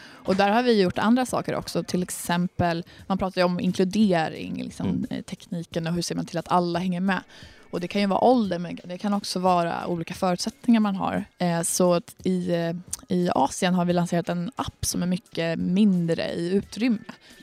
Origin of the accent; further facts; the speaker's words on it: Örnsköldsvik, Västernorrland County, Sweden; så kan man ju kanske på sikt se att vi lanserar typ i min hemstad Örnsköldsvik eller andra städer.